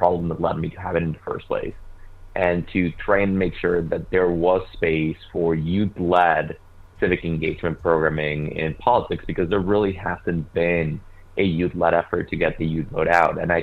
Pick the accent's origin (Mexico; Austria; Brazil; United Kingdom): Mexico; English is a second language; moved away as an adult; now in United States; I'm an immigrant from Mexico, and I moved here in the middle of the Trump administration during the Muslim ban conversation.